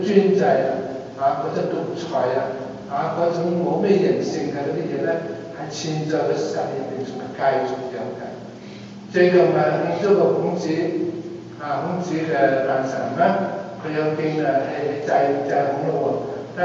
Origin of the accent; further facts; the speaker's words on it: Hengyang, Hunan, China; now in Hong Kong; 第一個站就係嚟咗我哋鄉下湖南衡陽地方。